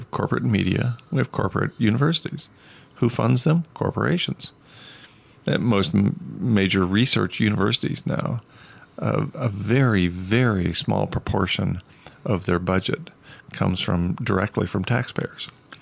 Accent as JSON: {"language": "English", "region": "Southwest", "country": "United States", "said": "I came from outside in Winnipeg today, and I'm from the American Southwest, so this is a shock to my system."}